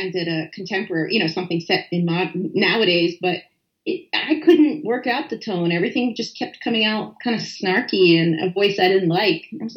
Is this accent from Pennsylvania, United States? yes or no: yes; Philadelphia, Pennsylvania, United States; I grew up in West Philadelphia.